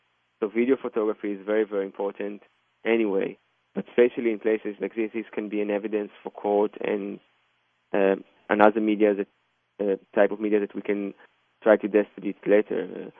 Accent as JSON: {"language": "English", "country": "Israel", "second_language": "English", "said": "because we come from Israel, we have the privilege to come and go"}